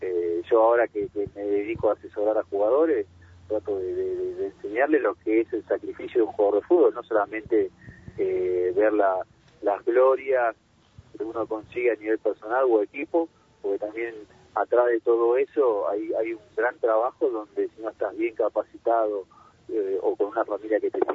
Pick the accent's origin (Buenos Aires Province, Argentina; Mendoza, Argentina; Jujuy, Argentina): Buenos Aires Province, Argentina; Monte Grande; also born or lived in Santiago del Estero; yo nací en Santiago del Estero, me crié en Monte Grande, acá en un partido de Esteban Echeverría, en Buenos Aires, o el Gran Buenos Aires